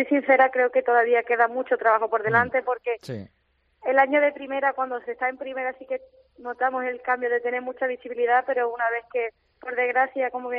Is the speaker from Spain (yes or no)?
yes; Málaga, Andalusia, Spain; soy muy malagueña, soy muy malaguista